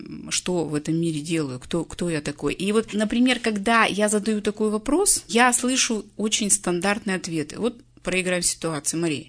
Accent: Yekaterinburg, Sverdlovsk Oblast, Russia; я коуч из Екатеринбурга, и я начинаю говорить, кто я.

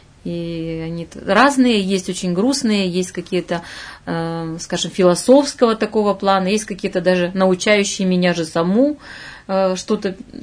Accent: Irbit, Sverdlovsk Oblast, Russia; moved away as an adult; Да, это моя родина, Ирбит. Да, я там жила до того, как уехала учиться в Екатеринбург. Ну, все детство, можно сказать.

